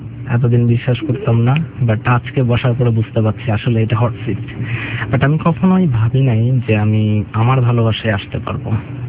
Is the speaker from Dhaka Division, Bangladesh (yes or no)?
no; Kushtia, Khulna Division, Bangladesh; also born or lived in Kumarkhali; তাদের পোস্টিং ছিল কুমারখালীতে, ওখানে আমার জন্ম। বাট আমার চার বছর বয়সে আব্বু আম্মুর আবার বদলি হয়ে যায়, এবং এটা আমি লাকিলি বলবো যে আমি কুষ্টিয়ায় শেষ পর্যন্ত বদলি হওয়ার কারণে কুষ্টিয়ায় আমি বড় হতে পেরেছি।